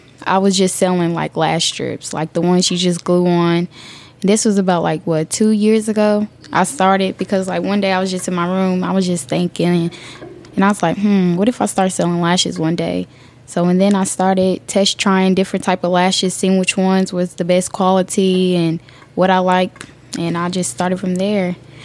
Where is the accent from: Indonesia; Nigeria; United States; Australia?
United States; Bowling Green, Kentucky; I'm from Bowling Green, Kentucky, and I just do lashes